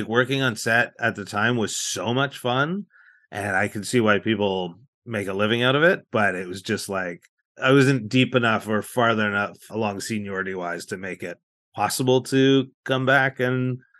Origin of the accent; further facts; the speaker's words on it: Calgary, Alberta, Canada; I'm from Calgary, Alberta, and I was born and raised there